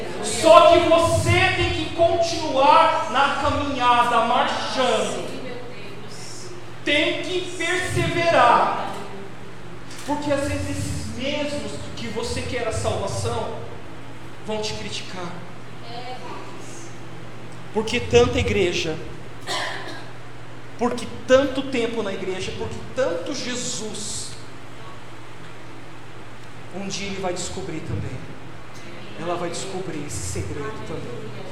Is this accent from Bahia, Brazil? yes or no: no; Santo André, São Paulo, Brazil; born there; quando eu era criança, ali em Santo André, onde eu nasci